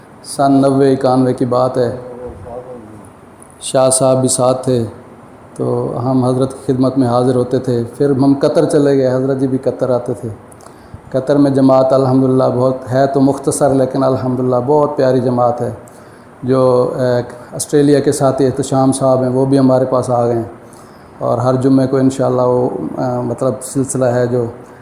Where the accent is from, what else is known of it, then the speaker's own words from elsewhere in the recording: Multan, Punjab, Pakistan; میرا تعلق ملتان سے ہے۔